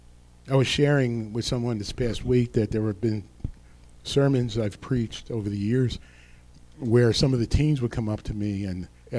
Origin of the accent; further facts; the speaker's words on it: New Jersey, United States; I was raised on the Passaic River. You could have walked through it.